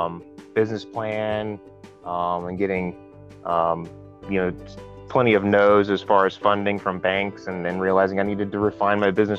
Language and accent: English; Houston, Texas, United States; also born or lived in Dallas / Golden, Colorado; Well, I'm born and raised Texan, so that's very important to me. I was born in Dallas and I grew up in Houston.